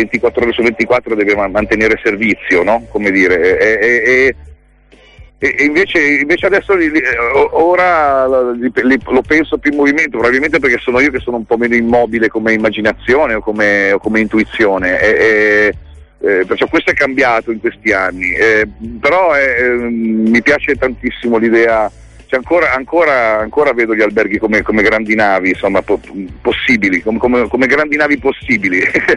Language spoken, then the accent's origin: Italian; Milan, Lombardy, Italy; ho avuto a che fare per i primi 25 anni di età, perché insomma purtroppo sono nato a Milano, che è una città che insomma per me è stata molto dura, è stata un po' matrigna